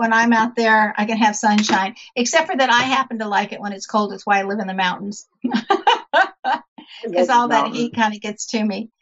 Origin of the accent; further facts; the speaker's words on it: San Diego, California, United States; because I grew up in San Diego, and I know that that's a great city, and you can't beat the weather.